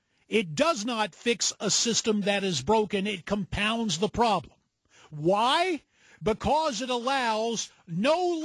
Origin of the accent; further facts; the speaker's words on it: Arizona, United States; this is the gang that took my home state of Arizona to court